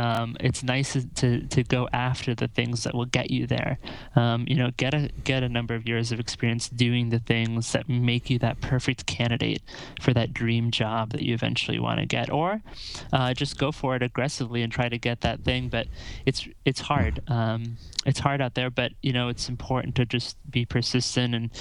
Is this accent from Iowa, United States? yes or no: yes; Iowa, United States; I grew up in Iowa, and worked on some small elections there.